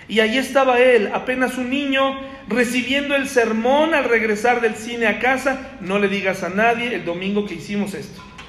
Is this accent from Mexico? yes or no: yes; Mexico; soy gentil, soy mexicano.